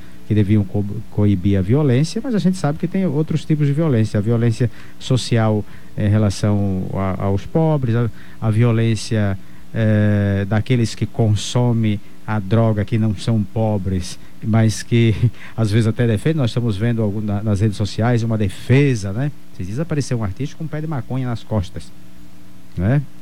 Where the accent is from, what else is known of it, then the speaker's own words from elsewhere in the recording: Bahia, Brazil; E eu sou baiano e eu posso lhe dizer que na minha cidade, que tem 50 mil habitantes, é bem mais violenta do que Dourados, né?